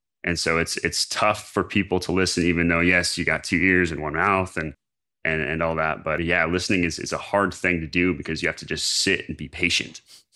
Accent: Hood River, Oregon, United States; he's very integrated with the sports community in my hometown, little town, Hood River, out of about an hour out of Portland, Oregon.

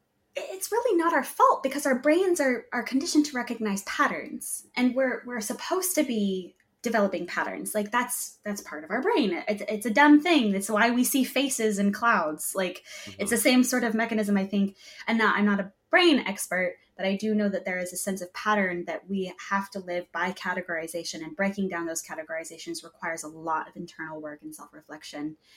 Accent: United States; And because I have a piece of paper that labels me as an American, even though I detest having kinship of that idea

